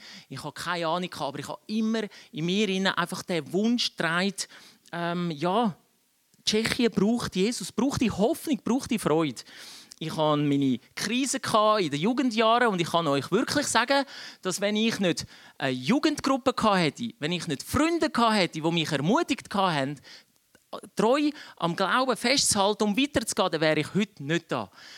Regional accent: Switzerland; born there; Und meine Eltern sind dann in die Schweiz. Und ich bin da in der Schweiz geboren.

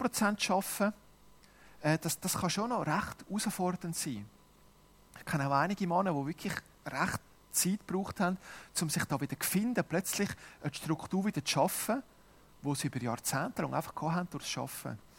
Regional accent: Brunnen, Schwyz, Switzerland; oder bei uns zu Hause in Brunnen

